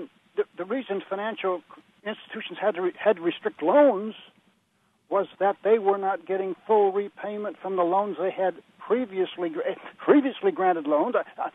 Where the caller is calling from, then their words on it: Bloomington, Indiana, United States; Hi, I'm calling from Bloomington, Indiana